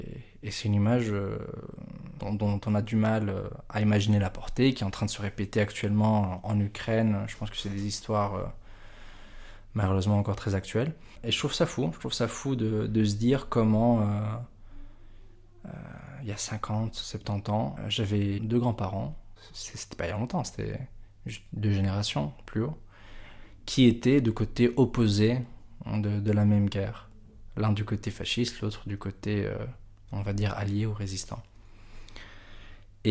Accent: Brussels, Brussels-Capital Region, Belgium; je suis d'origine italo-grecque, je suis né, j'ai grandi à Bruxelles

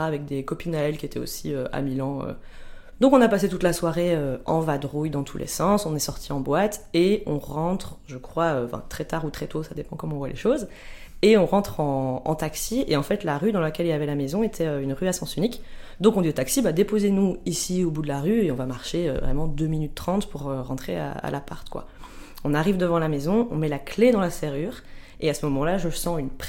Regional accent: Liège, Wallonia, Belgium; now in Brussels, Belgium; j'ai 27 ans. Je viens de Liège, en Belgique, mais depuis quelques mois, j'habite à Bruxelles.

